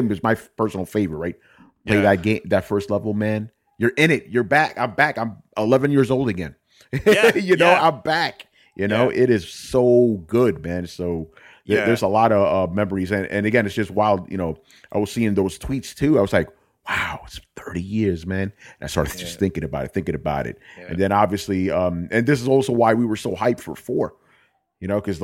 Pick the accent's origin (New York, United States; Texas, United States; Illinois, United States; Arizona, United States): New York, United States; because I'm from New York too